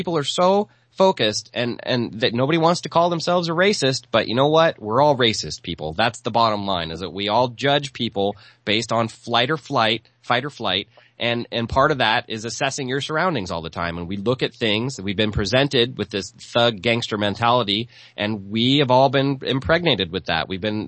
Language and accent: English; St. Louis, Missouri, United States; a lot of listeners know I grew up in St. Louis, and I have a lot of friends who live there